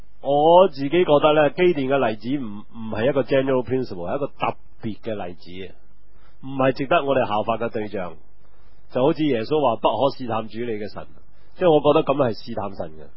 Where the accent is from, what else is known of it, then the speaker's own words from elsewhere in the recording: China; 我谂我哋中国人都有好多呢啲嘅迷信啊。